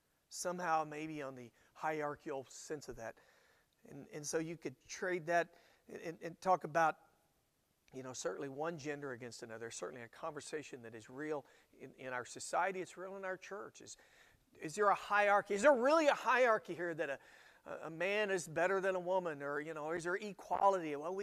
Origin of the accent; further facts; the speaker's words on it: United States; born there; Now, guys, I am an American. I was born in America.